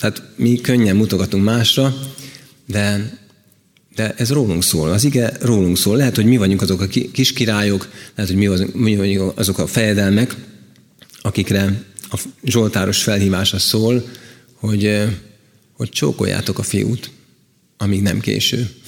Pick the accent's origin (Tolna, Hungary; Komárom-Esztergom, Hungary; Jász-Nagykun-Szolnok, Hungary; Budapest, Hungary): Budapest, Hungary; Városban, lakom és városban nőttem föl, igaz, hogy kicsit ilyen vidékies környezetben, mint Káposztásmegyer, meg Kelenföld